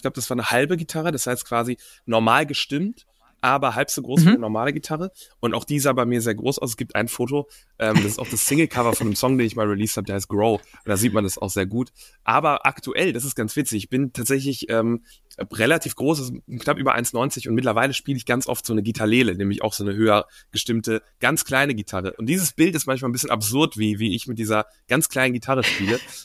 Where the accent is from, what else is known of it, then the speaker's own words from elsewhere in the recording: Wuppertal, North Rhine-Westphalia, Germany; born there; der Cousin von meinem Vater, der in Wuppertal wohnt, wo ich geboren bin